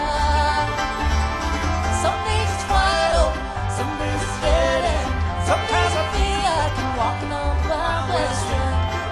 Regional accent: California, United States; now in Nashville, United States; I moved to Nashville. I grew up in California. I moved to Nashville about 5 years ago and wrote this song.

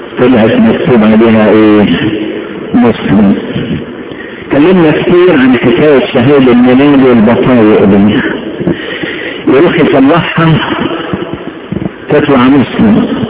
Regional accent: Egypt; وأنا ما حبش بلدنا مصر اللي بعتبرها أعم بلاد العالم

